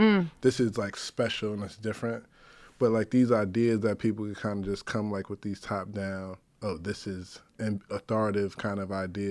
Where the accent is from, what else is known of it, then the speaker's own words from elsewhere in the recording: Bronx, New York, United States; because I grew up in the North Bronx, so it's a lot of like Jamaicans and West Indian culture.